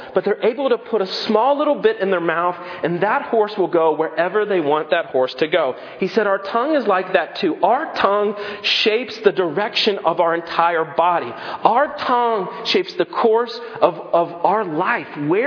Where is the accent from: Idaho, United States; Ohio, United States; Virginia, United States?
Virginia, United States; now in Indiana, United States; I grew up in Virginia, so 1 to 3 inches of snow and everything shuts down. So here in Indiana, it's just nothing.